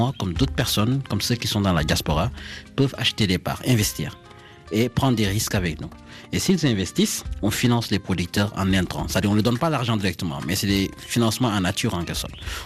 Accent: Senegal; also born or lived in Thiès; J'ai grandi au Sénégal, j'ai fait mes études à Thiès. Mes vacances, je les passais souvent aussi en zone rurale, au Fouta, où j'ai pas mal de parents qui évoluent dans le domaine de l'agriculture

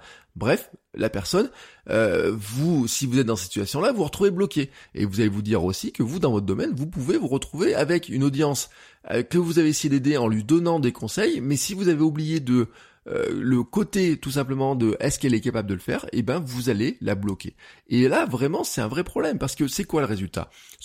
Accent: Auvergne-Rhône-Alpes, France; en tant qu'Auvergnat, je suis chauvin, donc je vous dis, venez en Auvergne faire du vélo.

